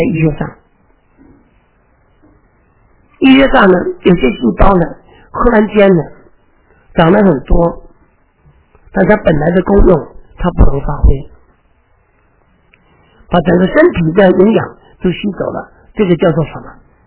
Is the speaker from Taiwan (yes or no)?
no; Hong Kong; moved away; 你知道我那个我从香港过来的嘛，啊，我1964年就过来，我来了已经54年了